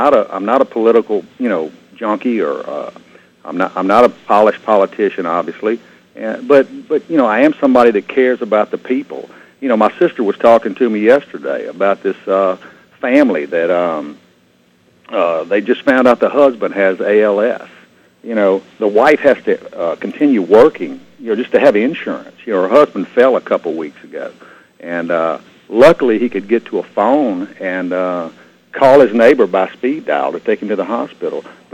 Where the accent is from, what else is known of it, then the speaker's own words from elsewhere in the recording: Baker, Louisiana, United States; I grew up in Baker, actually, and I live up in Ethel right now.